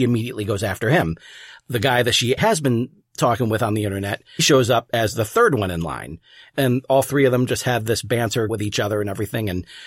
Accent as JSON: {"language": "English", "region": "New York", "country": "United States", "said": "considering he was from Philly and I'm from New York. So we had that Eagles-Giants thing going"}